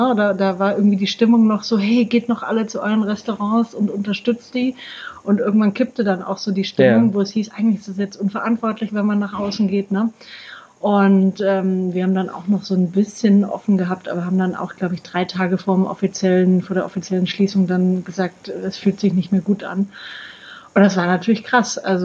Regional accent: Bavaria, Germany; Ich komme aus Franken, da wird man da ja quasi ein bisschen mit der Muttermilch aufgezogen.

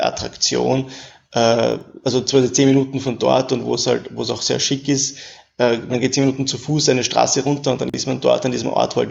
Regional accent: Vienna, Austria; Ich bin auch aus Wien und ich habe während meines Studiums ein Jahr lang in Paris Erasmus-Austausch gemacht.

